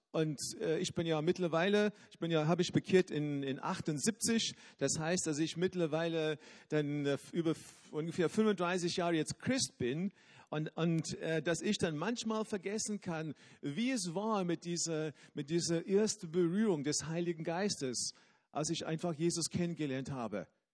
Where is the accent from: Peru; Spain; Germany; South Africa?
South Africa; Ich bin in Südafrika dann aufgewachsen, in eine Stadt und bin in eine Schule gegangen, die nicht so weit weg war von uns zu Hause.